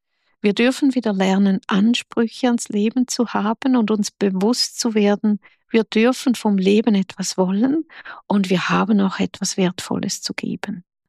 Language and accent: German; Switzerland; ich bin Schweizerin oder man hört es, ich bin Schweizerin.